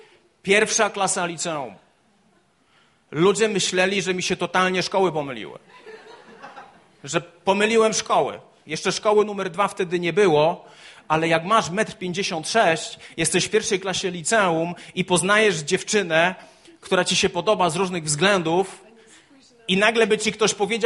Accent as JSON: {"language": "Polish", "town": "Borki Wielkie", "region": "Opole Voivodeship", "country": "Poland", "said": "To był wstyd, że ja pochodzę z Borek Wielkich."}